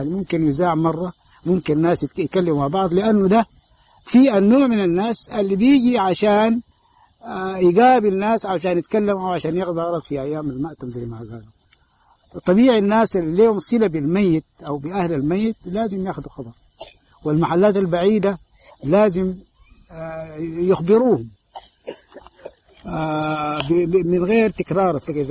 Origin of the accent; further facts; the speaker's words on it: Sudan; التعزية اللي درجوا عليها النساء في عندنا في السودان